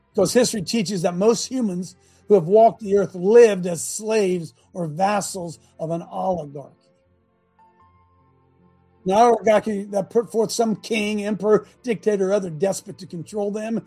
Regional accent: Cleveland, Ohio, United States; My hometown of Cleveland was one of the northern terminus points on the railroad. We grew up hearing that this old home or that old building housed secret passageway and compartments where escaping slaves holed up until nightfall

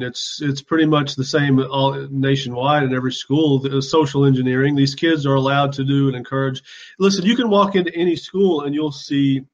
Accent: Kentucky, United States; I am 48 years old. I grew up in Eastern Kentucky.

